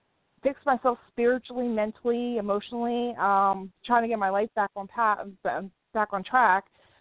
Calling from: Indiana, United States; I'm good. I'm calling from Indiana, and my birthday is July 23rd, 1984.

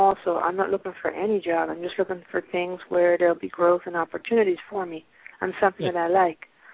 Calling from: Pennsylvania, United States; I'm calling from Pennsylvania.

